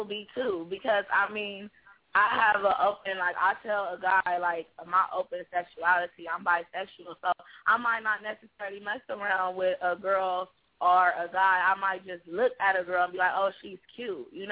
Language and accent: English; California, United States; I'm from Cali.